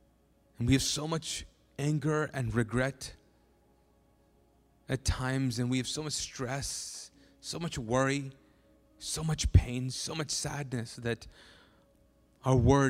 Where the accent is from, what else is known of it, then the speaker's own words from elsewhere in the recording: Pakistan; first language Urdu; English is a second language; Well, I think part of it was because he's Pakistani and I'm Pakistani.